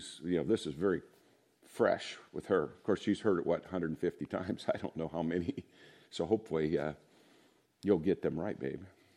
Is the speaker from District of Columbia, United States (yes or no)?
no; Indiana, United States; also born or lived in Kansas City; I'm from Indiana. We live just outside of Indianapolis, Indiana.